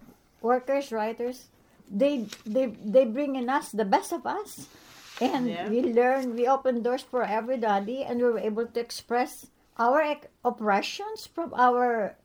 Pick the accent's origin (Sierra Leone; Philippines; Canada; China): Philippines; English is a second language; now in United States; from the Philippines.